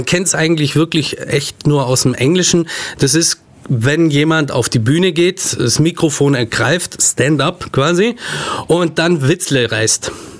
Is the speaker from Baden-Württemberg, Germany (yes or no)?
yes; Ulm, Baden-Württemberg, Germany; Ich bin in Neu-Ulm geboren, bin dann gleich emigriert nach Ulm. Und ja, ich lebe eigentlich schon immer hier in Ulm. War hier im Kindergarten, Grundschule und so weiter.